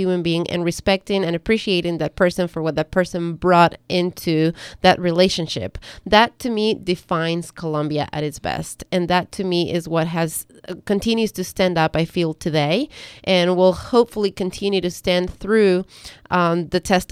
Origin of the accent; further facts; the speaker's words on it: Ecuador; English is a second language; moved away as an adult; now in United States; am not from here altogether. I came into this country back in 2001. I'm originally from Ecuador. If you guys had not figured out by my accent that I am not, that I am not from here, surprise, surprise.